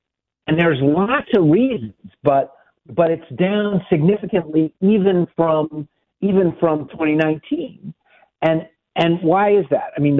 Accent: Miami, Florida, United States; I grew up in Miami. I'm one of four. None of us live in Miami. But my mom still does.

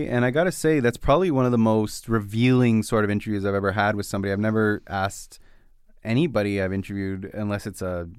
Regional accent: Canada; I'd be remiss as a Canadian

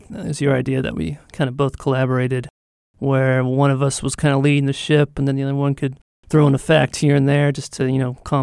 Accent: Alaska, United States; Well, I mean, of course I had the edge because I grew up in Alaska.

